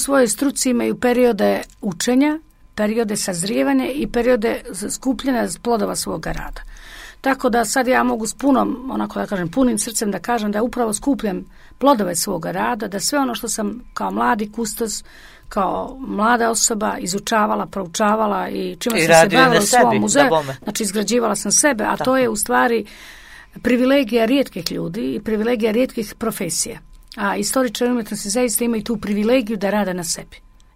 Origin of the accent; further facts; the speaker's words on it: Dobrota, Kotor Municipality, Montenegro; na djetinjstvo koje sam provela u Dobroti i na one parapete gdje smo se kao omladina stalno kupili, sjedali, šetali po njima